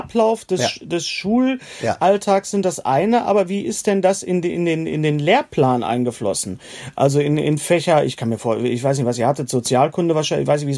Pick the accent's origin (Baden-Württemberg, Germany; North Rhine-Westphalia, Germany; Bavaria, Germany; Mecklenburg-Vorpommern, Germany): North Rhine-Westphalia, Germany; Bei uns im Ruhrgebiet war das nicht ganz so stark